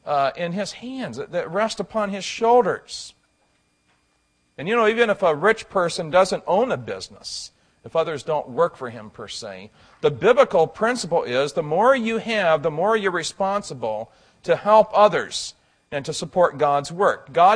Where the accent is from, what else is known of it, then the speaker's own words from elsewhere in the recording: Illinois, United States; He was an air conditioning furnace installer and repair in the town I grew up in Illinois.